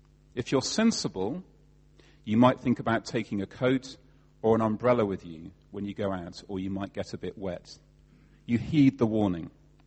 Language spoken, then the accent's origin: English; England, United Kingdom; I'm English. I'm doing my best.